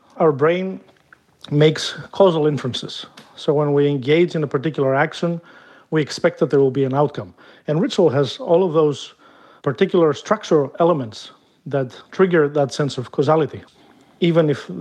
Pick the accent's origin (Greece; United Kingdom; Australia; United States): Greece; whenever I go back to my home country, which is Greece